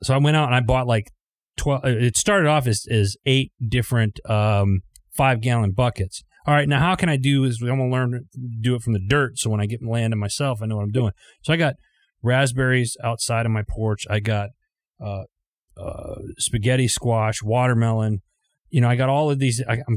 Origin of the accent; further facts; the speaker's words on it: Wisconsin, United States; like you got me back into like the gardens, like growing up in Wisconsin, and I was just up there.